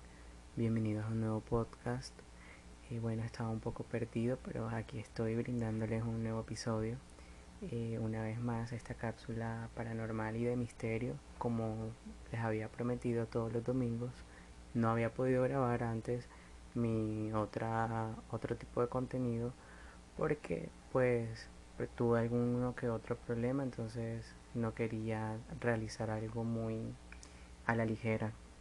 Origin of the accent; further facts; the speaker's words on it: Colombia; historias que escuché aquí en mi país, en Colombia